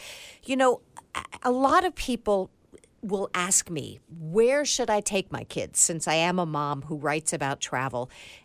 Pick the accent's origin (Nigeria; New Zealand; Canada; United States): United States; New York City, New York; I write a book … Easy Guide to New York City. So I'm always getting to travel in my hometown.